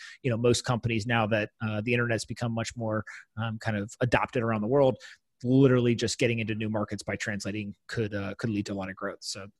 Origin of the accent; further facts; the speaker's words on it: East Coast, United States; now in New York, United States; I grew up on the East Coast, went to the West Coast